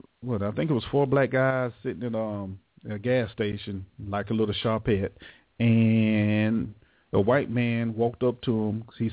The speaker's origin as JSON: {"language": "English", "town": "Jacksonville", "region": "Florida", "country": "United States", "said": "You know, I'm from Jacksonville"}